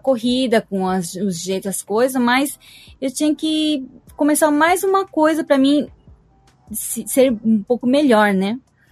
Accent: Brazil; para mim, querer falar que eu sou brasileira, eu não conseguia.

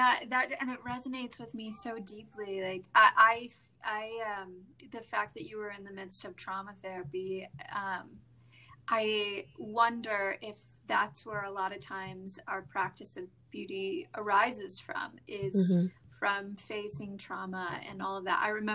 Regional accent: Chicago, Illinois, United States; It was almost very southern, even though I grew up in the Chicago area

